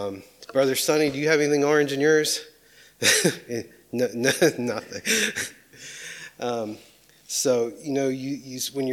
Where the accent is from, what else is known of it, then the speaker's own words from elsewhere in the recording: the Carolinas, United States; then she asked where we were from, and told them, you know, the Carolinas.